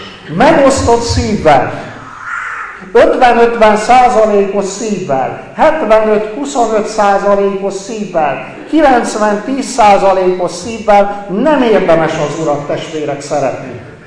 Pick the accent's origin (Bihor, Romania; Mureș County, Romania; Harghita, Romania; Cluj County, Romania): Cluj County, Romania; nőttem fel ebben a kalotaszegi magyar református faluban